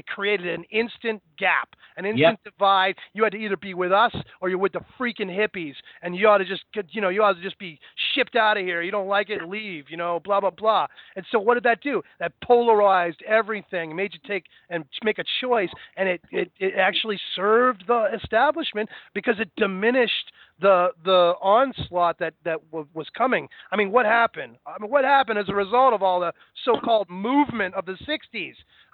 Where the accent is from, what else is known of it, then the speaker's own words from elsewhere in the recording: New England, United States; 1975, when I was like 5 or 6 years old, my friend's, his house was right up against the woods in my hometown in New England.